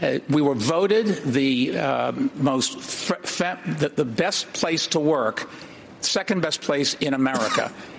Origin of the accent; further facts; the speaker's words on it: New York, United States; I'm a New Yorker. I know how to take on an arrogant con man like Donald Trump that comes from New York.